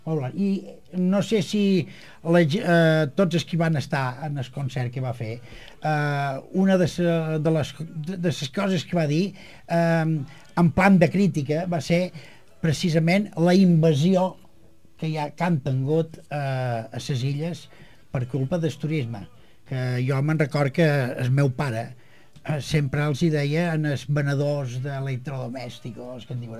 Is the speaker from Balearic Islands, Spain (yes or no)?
yes; Cala Ratjada, Balearic Islands, Spain; jo de petit, quan estàvem a Calarjada